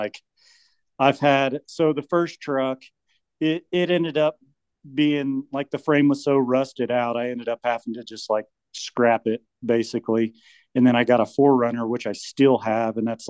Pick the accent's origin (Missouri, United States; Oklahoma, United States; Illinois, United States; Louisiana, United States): Oklahoma, United States; Tahlequah; When I was super young, like before school, we lived in Tulsa for a little bit, but no, I basically was born and raised in Tahlequah my entire life.